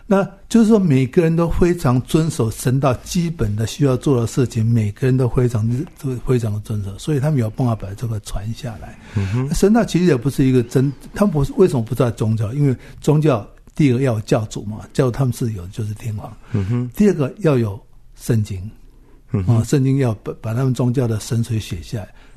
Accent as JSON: {"language": "Chinese", "country": "Taiwan", "tie": "born or raised there", "said": "我是因为我故乡在这里嘛，所以我是回故乡，是很容易就习惯了"}